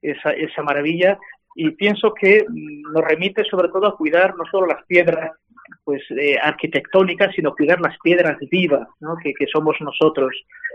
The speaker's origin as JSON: {"language": "Spanish", "town": "Bilbao", "region": "Basque Country", "country": "Spain", "said": "12 años estoy sirviendo en Bilbao, en el País Vasco, mi tierra de origen"}